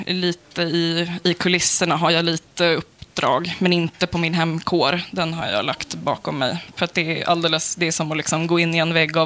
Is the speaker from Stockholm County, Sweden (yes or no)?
yes; Stockholm, Stockholm County, Sweden; Arbetarklass i södra Stockholm.